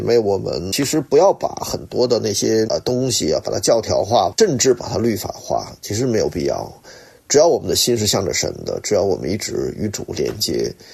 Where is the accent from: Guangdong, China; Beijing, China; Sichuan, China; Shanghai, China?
Beijing, China; 那有一天应该是在我四十几岁的时候，我回到北京我的家乡。我还记得那天我自己一个人走到了我当时出生的那一个医院